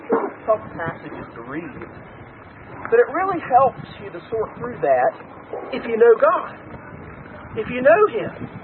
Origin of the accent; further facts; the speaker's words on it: Southern United States, United States; I'm from the South.